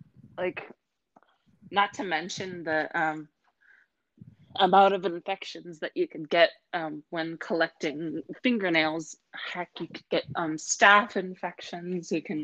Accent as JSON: {"language": "English", "region": "California", "country": "United States", "said": "Because I've moved around a lot, they don't know specifically the location. I just said I'm from California."}